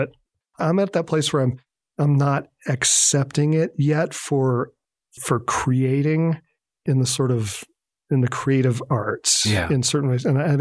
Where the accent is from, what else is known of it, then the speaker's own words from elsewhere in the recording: New England, United States; And, you know, I grew up in New England.